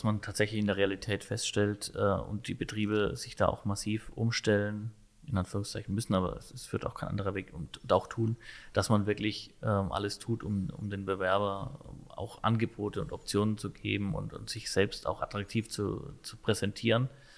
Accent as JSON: {"language": "German", "region": "Bavaria", "country": "Germany", "said": "nennt man es bei uns in Franken"}